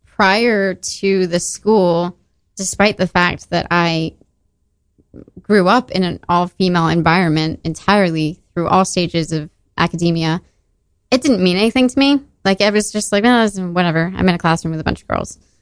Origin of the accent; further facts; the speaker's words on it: Tokyo, Japan; I grew up in Tokyo, so I was surrounded